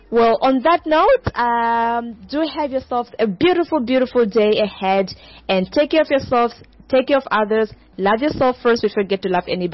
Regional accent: Windhoek, Khomas, Namibia; moved away as an adult; now in Barcelona, Spain; I hail from Windhoek, but currently residing in Barcelona. I moved here 9 years ago

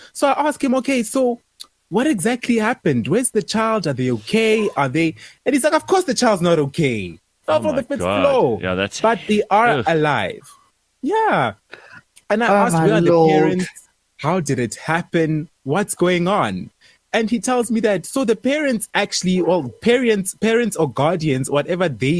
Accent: South Africa; Hebolien. Putadi Chaba. My hometown.

